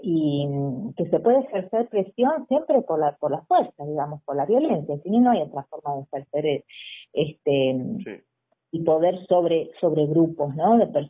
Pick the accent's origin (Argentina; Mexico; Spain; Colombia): Argentina; De la idea de que nosotros somos, Argentina es hijo, somos todos hijos de inmigrantes llegados de los barcos